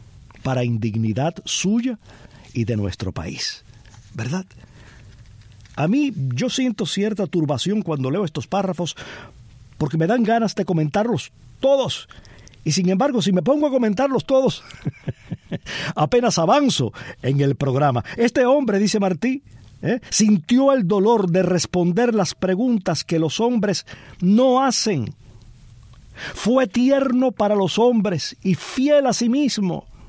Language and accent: Spanish; Palma Soriano, Santiago de Cuba, Cuba; Yo me recuerdo a mí mismo niño viendo a los adolescentes de mi pueblo, a los adolescentes de Palma Soriano, bailar muy apretaditos.